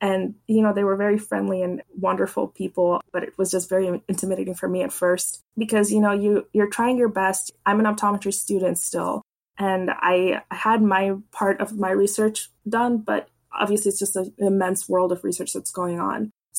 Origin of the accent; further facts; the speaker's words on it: Florida, United States; I'm from Florida, so I went to the Kennedy Space Center space camp and stuff.